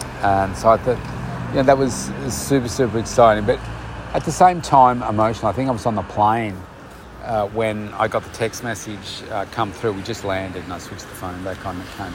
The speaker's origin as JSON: {"language": "English", "town": "Pakenham", "region": "Victoria", "country": "Australia", "tie": "born or raised there", "said": "Now, Pakenham is my hometown, and a part of the Pakenham show, they have an art display competition."}